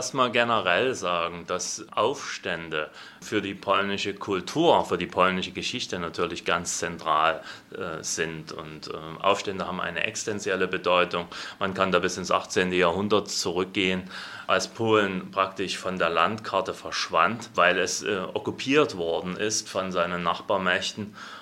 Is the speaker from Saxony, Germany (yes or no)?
yes; Chemnitz, Saxony, Germany; also born or lived in Poland; Also ich komme ursprünglich aus Chemnitz und habe auch auf dem Gymnasium bereits 2 slawische Sprachen gelernt.